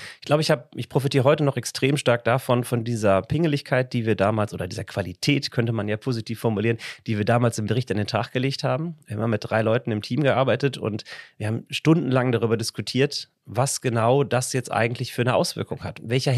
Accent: Paderborn, North Rhine-Westphalia, Germany; Wir wollten wieder zurück in die Heimat. Meine Frau und ich, wir kommen beide hier so aus dem Paderborner Umfeld.

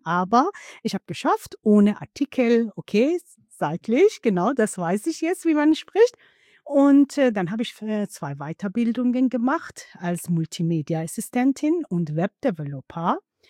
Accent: northern Iran, Iran; German is a second language; now in Germany; Also ich komme aus Nordiran, wo die Kaspische Meer ist.

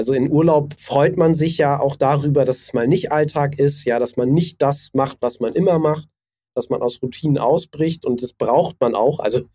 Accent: Cologne, North Rhine-Westphalia, Germany; ich bin ja Kölner, ne?

